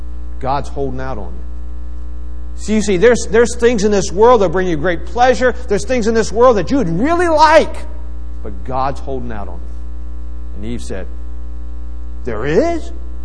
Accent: West Virginia, United States; You know, I'm a kid from West Virginia. I mean, what do we know about airport?

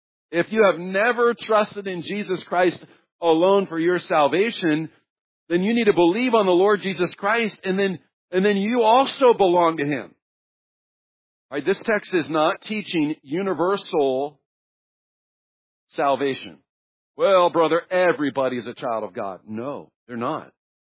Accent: Kansas City, United States; now in Florida, United States; I'm from Kansas City. I identify with certain sports teams.

